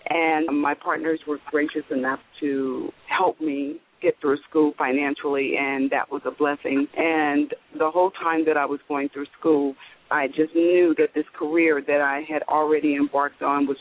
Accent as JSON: {"language": "English", "town": "San Francisco", "region": "California", "country": "United States", "tie": "born or raised there", "also_born_or_lived": "Kansas City, Missouri", "said": "Originally, I was born in Kansas City, Missouri. I'm a Midwest girl, show me state, but raised in San Francisco all my life."}